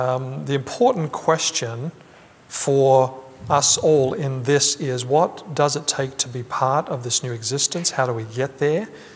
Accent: Australia; Pastor Mike, you're from England, I'm from Australia, and there's a big ocean between these countries

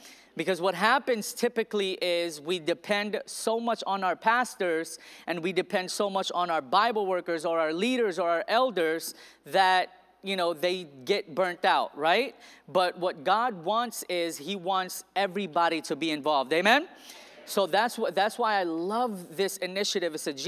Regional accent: Philippines; and I'm from the Philippines, and I'm just like, man, I thought the Philippines was poor.

